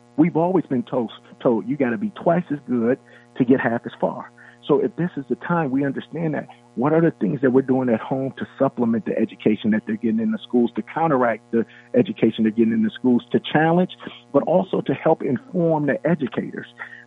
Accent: Milwaukee, Wisconsin, United States; I grew up in Milwaukee, Wisconsin, on 7th and Melvina, which was a low SES neighborhood.

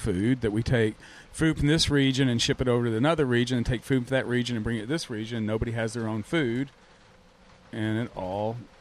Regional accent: Alabama, United States; But even before then, growing up in Alabama, son of a mother who was an Iowa farmer in the Depression, always had a garden

